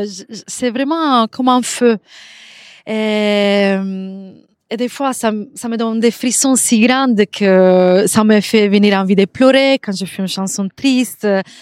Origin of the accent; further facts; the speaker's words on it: Sardinia, Italy; moved away as an adult; now in France; J'ai quitté la Sardaigne pendant 12 ans de ma vie. À 20 ans, je suis venue ici où j'ai étudié économie, l'économie